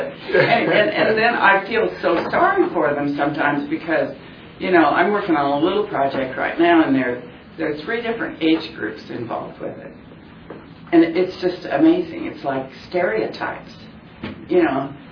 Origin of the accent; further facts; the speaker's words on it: Kansas, United States; but I'm originally from Kansas